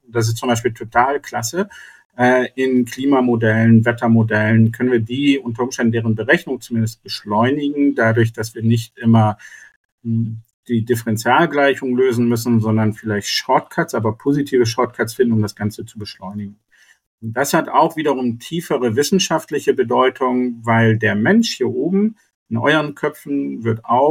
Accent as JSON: {"language": "German", "region": "Northern Germany", "country": "Germany", "said": "Vielleicht ist das mein Stereotyp als Norddeutscher."}